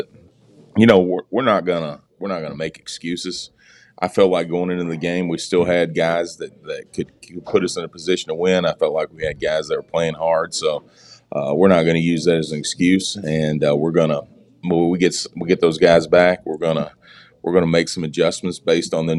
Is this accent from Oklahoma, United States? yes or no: no; Kentucky, United States; I'm from Graves County, so me and him have known each other ever since he came to Graves.